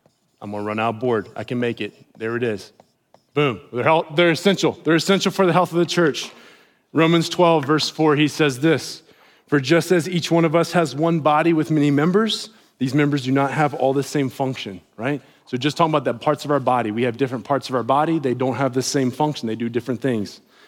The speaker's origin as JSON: {"language": "English", "region": "West Virginia", "country": "United States", "accent": "West Virginia", "said": "I won't talk too fast, because I know when I do, then my West Virginia accent comes out even faster, and I'll lose everybody."}